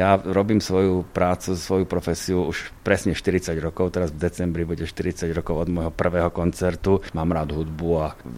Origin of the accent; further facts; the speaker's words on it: Trenčín, Trenčín Region, Slovakia; Tak ja som rodák z Trenčína